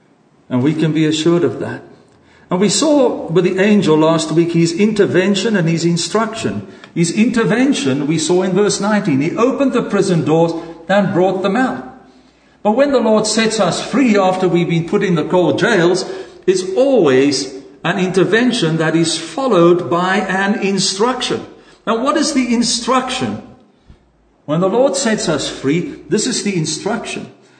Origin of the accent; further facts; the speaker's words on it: Ireland; Brothers, how many of you have ever seen me afraid? I'm too Irish for that.